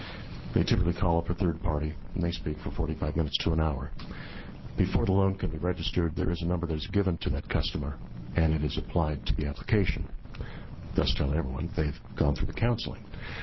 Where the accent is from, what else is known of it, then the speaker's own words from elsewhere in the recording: Albany, Oregon, United States; I'm from Albany, Oregon, obviously, and branch manager for Pathfinder's Mortgage there.